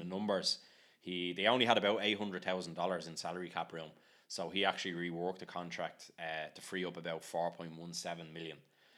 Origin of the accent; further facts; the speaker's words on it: Ireland; So we like chatting football, we're Irish, we like having alcohol.